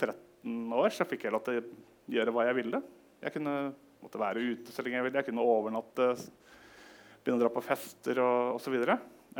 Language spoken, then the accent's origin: Norwegian; Skreia, Innlandet, Norway; Så jeg vokste opp på Toten, nærmere bestemt Skreia, halvveis Snertingdøl.